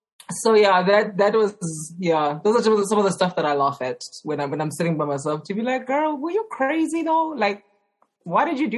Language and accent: English; Johannesburg, Gauteng, South Africa; I grew up in Johannesburg, specifically in Alexandra. And then, yeah, we've moved around as a family, but I'm still based in Johannesburg right now.